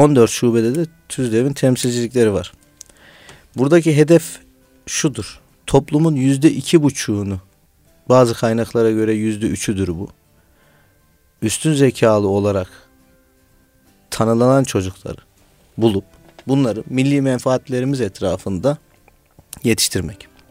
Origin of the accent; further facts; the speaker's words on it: Nevşehir, Turkey; born there; 1981 Nevşehir doğumluyum.